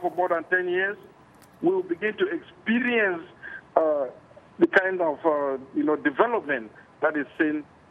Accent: Cameroon; I'm originally from Cameroon.

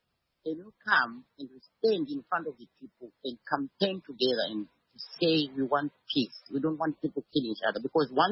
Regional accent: Namibia; Say, for instance, I come from Namibia, all MPs from all parties, if they are going to have something they call a star rally, they must invite their rivals

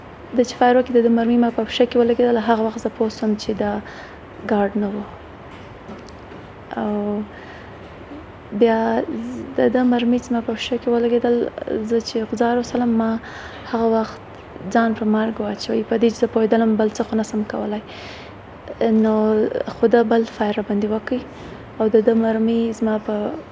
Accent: Badghis, Afghanistan; also born or lived in Pakistan; او زه د بادغیس ولایت څخه یم او ژوند مې په پاکستان کې تیر کړ دی.

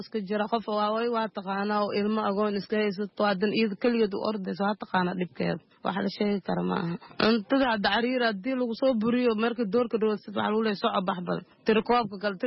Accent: Mogadishu, Banaadir, Somalia; aniga muqdisho ka imaaday

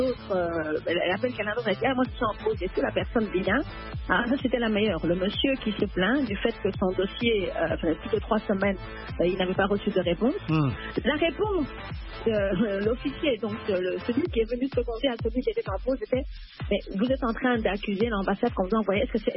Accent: DR Congo; J'ai un passeport du pays. Je suis congolaise

